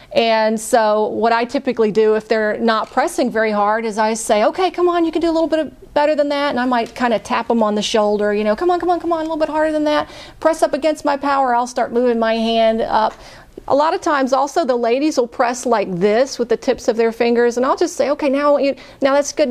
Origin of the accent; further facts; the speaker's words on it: Louisiana, United States; They say Italians talk with their hands, but wait a minute. I'm Cajun. We do too.